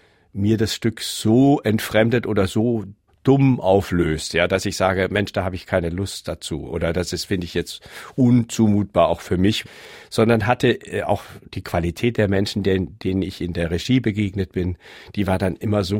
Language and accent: German; Augsburg, Bavaria, Germany; bei mir zu Hause in Augsburg, ich bin Augsburger